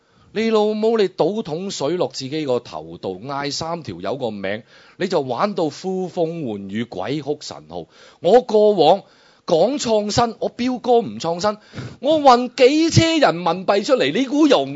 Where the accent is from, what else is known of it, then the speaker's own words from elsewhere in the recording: Hong Kong; 我哋香港人有冇人屌过发哥啊？